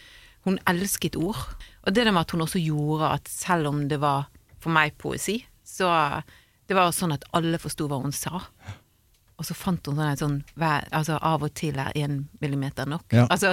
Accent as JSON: {"language": "Norwegian", "region": "Vestland", "country": "Norway", "accent": "Bergen dialect", "said": "Altså, jeg snakker jo bergensk da."}